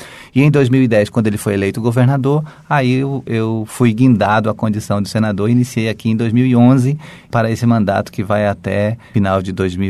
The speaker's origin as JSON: {"language": "Portuguese", "town": "Campo Mourão", "region": "Paraná", "country": "Brazil", "tie": "born there", "said": "Nós morávamos no Paraná, em Campo Mourão, cidade onde eu nasci"}